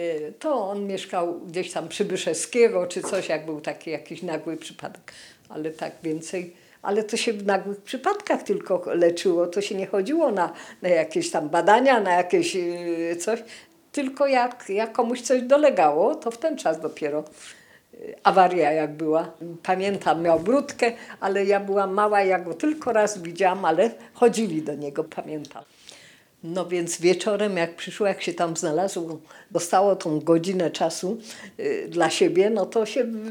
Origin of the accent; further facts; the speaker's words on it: Bronowice, Lesser Poland, Poland; Pochodzę z Bronowic, tu się urodziłam. W 37. tutaj się wychowałam, tutaj chodziłam do szkoły